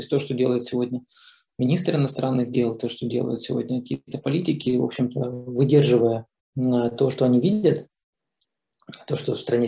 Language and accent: Russian; Ukraine; я украинец